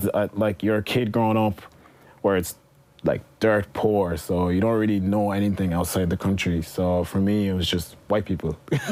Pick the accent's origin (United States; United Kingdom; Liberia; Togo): Liberia; now in Ireland; growing up in Liberia